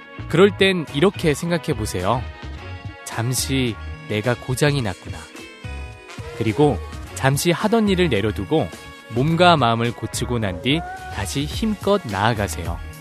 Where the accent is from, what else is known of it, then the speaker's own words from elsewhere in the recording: Seoul, South Korea; 저는 따뜻한 서울 남자